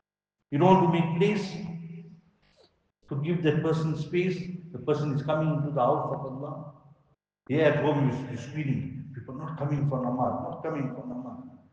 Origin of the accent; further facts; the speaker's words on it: South Africa; Go and sit around in the haram and we think we own the place because we're from South Africa.